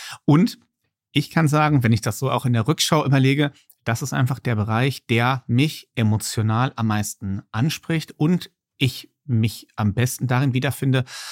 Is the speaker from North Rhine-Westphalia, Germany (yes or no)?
yes; Altena, North Rhine-Westphalia, Germany; Ich bin kein gebürtiger Essener. Ich bin geboren in der Stadt Altena. Das liegt im Sauerland. Das ist eine klassische Kleinstadt im Sauerland, wo so ungefähr 20.000 Leute wohnen. Da bin ich geboren und aufgewachsen bis nach meinem Abitur.